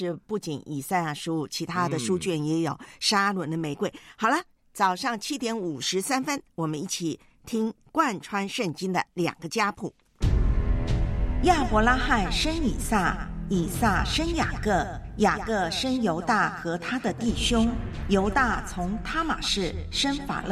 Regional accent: Taiwan; 我在我的老家台湾啊，要去考神学院的时候呢，

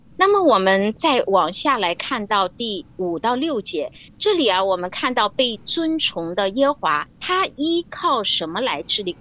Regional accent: China

